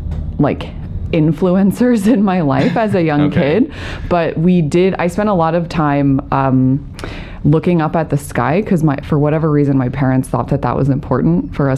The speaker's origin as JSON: {"language": "English", "town": "Salt Lake City", "region": "Utah", "country": "United States", "tie": "born or raised there", "said": "I grew up on the East Benches of Salt Lake City in Utah."}